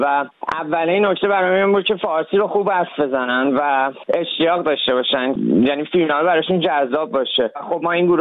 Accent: Iran; این خاطرات کودکیم و که پس ذهنم بود و خب اون دهه 60 شمسی تو ایران خیلی فشارهای زیادی رو همه ملت بود

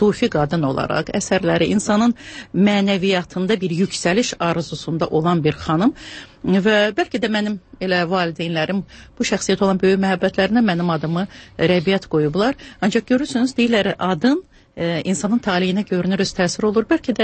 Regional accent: Kalbajar, Kalbajar District, Azerbaijan; born there; also born or lived in Shusha; Şuşa mənim uşaqlığımdır, Şuşa mənim gəncliyimdir. Özüm zatım hərbçi olduğuna görə, Kəlbəcərdə işlədiyinə görə mən Kəlbəcərdə doğulmuşam.

